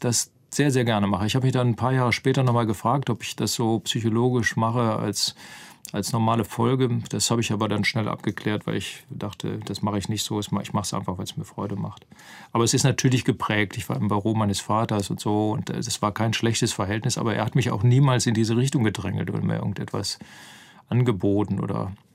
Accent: Solingen, North Rhine-Westphalia, Germany; die war näher an Solingen, wo ich groß geworden bin.

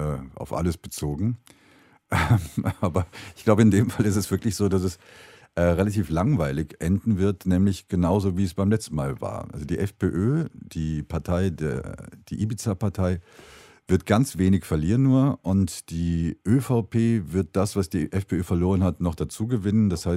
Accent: Germany; now in Austria; Und wenn ich jetzt, ich könnte Österreicher werden, aber ich bin ja Deutscher. Also das verstehe ich nicht ganz, warum ich das werden sollte.

